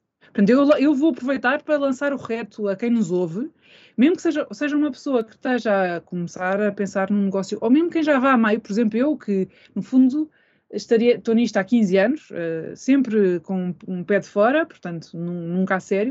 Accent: Portugal; ainda não vivo, mas sou portuguesa, Portugal é um país pobre

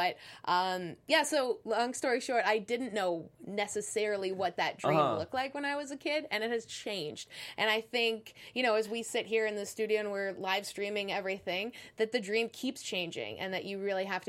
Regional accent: Toronto, Ontario, Canada; I grew up in Canada, in that foreign land far, far away.

